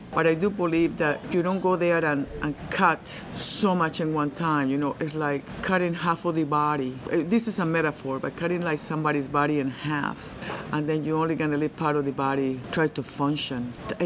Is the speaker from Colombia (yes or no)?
yes; Colombia; English is a second language; now in Alaska, United States; and I am from Colombia. I moved to Alaska in 1977.